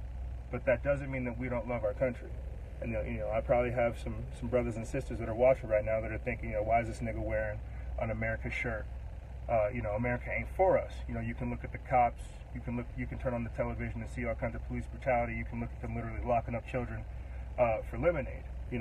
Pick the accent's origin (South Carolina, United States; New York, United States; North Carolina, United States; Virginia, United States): South Carolina, United States; Florence; also born or lived in Texas / California / New Mexico; I come from South Carolina, you feel me? Flovetown, Florence, South Carolina, 803. But I've been I've been raised all over. You know, I've grown up in Texas, California, New Mexico, clearly.